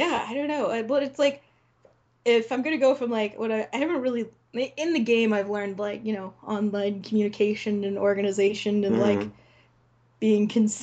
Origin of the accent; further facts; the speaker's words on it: California, United States; When I was a child, I grew up in the Redwood Forest.